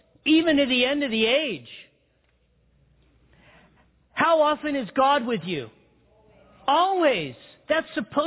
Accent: Big Bear, California, United States; I'm a hick from Big Bear. I grew up in Big Bear. Big Bear at the time had like 7,000 people.

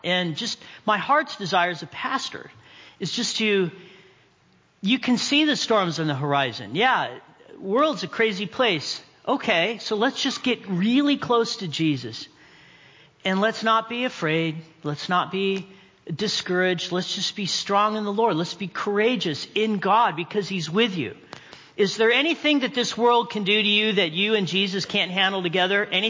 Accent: Big Bear, California, United States; I'm a Big Bearian. So as I grew up in Big Bear, we had a few times we got snowstorms like this.

